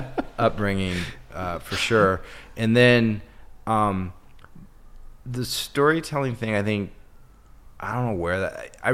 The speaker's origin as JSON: {"language": "English", "town": "Toronto", "region": "Ontario", "country": "Canada", "tie": "born there", "said": "I was born in Toronto, uh-huh. Canada"}